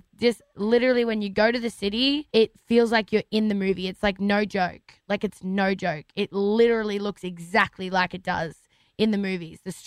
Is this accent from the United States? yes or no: no; Australia; as an Australian artist